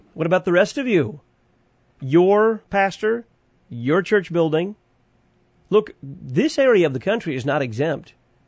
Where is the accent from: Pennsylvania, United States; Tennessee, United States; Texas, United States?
Texas, United States; someone mentioned I was from Texas. It's absolutely true.